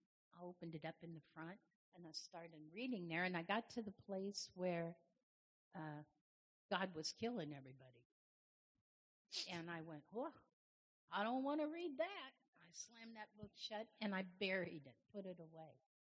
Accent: Ohio, United States; I'm from Amish country up in Ohio, and I was 10 minutes, 5 minutes from Amish country

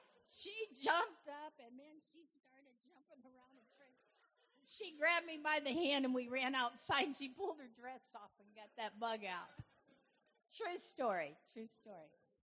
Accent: Ohio, United States; I'm from Amish country up in Ohio, and I was 10 minutes, 5 minutes from Amish country

